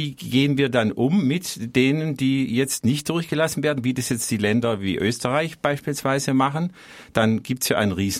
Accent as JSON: {"language": "German", "country": "Germany", "said": "wo wir als Deutsche ja auch in einer Pflicht sind."}